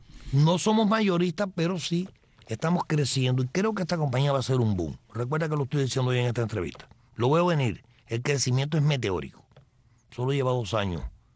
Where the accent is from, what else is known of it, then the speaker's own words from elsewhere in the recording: Cuba; Invadir a Cuba de mercado, de supermercado, llenarla de comida, donde mi pueblo coma.